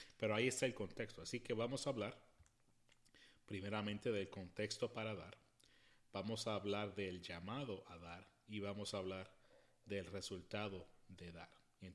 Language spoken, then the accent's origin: Spanish; Puerto Rico; en la que yo crecí en Puerto Rico todavía sigue ese calendario